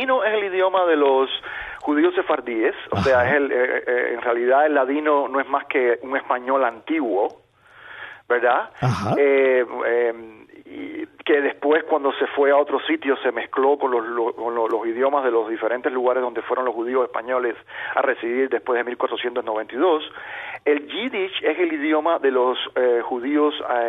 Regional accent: Havana, Cuba; los que somos de La Habana

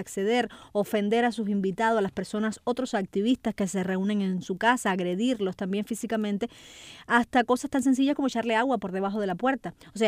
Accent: Cuba; como cubanos, como seres humanos

